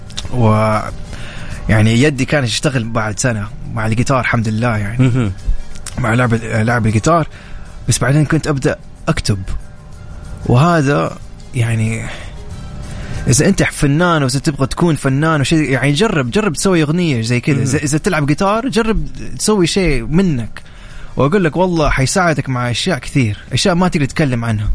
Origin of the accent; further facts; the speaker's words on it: Jeddah, Makkah Province, Saudi Arabia; born there; يعني ولدت في جده صح يعني كنت اروح كثير لابحر